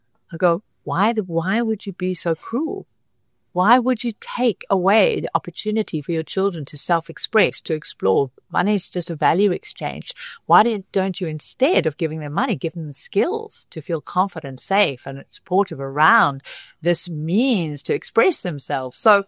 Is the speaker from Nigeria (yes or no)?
no; South Africa; moved away as an adult; I am South African and I came back to South Africa having lived 17 years all over different places in the world.